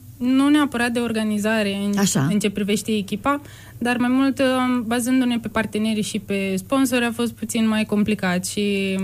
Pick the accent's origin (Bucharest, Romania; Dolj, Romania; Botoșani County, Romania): Botoșani County, Romania; Botoșani; Eu sunt din orașul Botoșani.